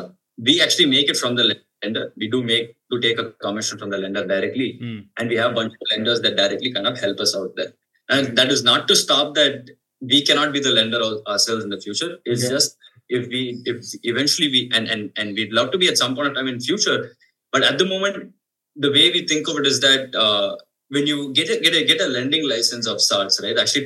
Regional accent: Chennai, Tamil Nadu, India; Rahul and I used to play a lot of football together growing up in Chennai.

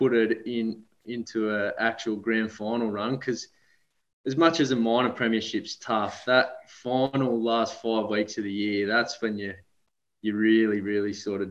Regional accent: Armidale, New South Wales, Australia; now in Sawtell, Australia; So disclaimer, I grew up in Armidale, but I call Sawtell home now.

